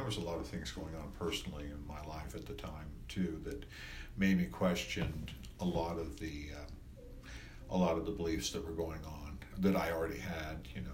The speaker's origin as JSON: {"language": "English", "town": "Kansas City", "region": "Missouri", "country": "United States", "tie": "born or raised there", "said": "I grew up here in Kansas City. I grew up in Kansas City, Missouri"}